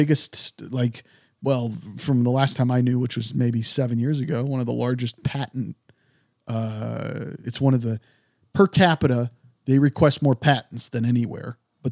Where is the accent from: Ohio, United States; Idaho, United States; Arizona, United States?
Idaho, United States; Well, I'm from Idaho, Dan. I grew up there. I wasn't born there, but I grew up there.